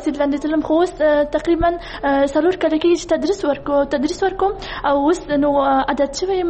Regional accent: Kabul, Afghanistan; زه د کابل اوسیدونکې یم

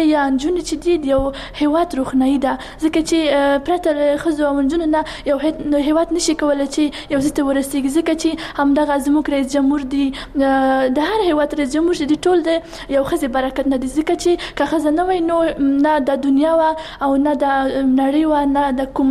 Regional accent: Kabul, Afghanistan; زه د کابل اوسیدونکې یم.

